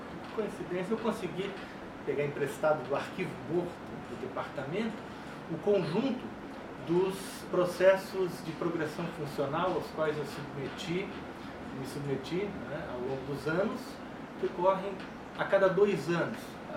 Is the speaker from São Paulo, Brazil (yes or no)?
no; Florianópolis, Santa Catarina, Brazil; eu estudei em várias escolas públicas aqui da cidade de Florianópolis. Eu nasci em Florianópolis, em 1965.